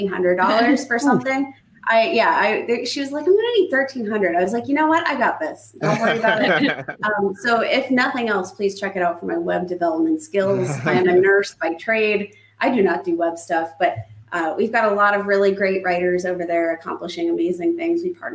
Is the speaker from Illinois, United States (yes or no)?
no; Ohio, United States; so I'm originally from Ohio, and I'm very close. My hometown's very close to the Pennsylvania border.